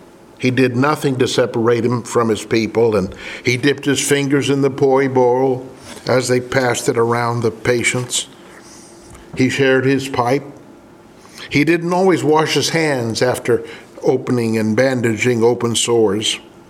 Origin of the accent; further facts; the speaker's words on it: Malawi; As a young boy growing up in Malawi, Africa, I would often go to my dad to the villages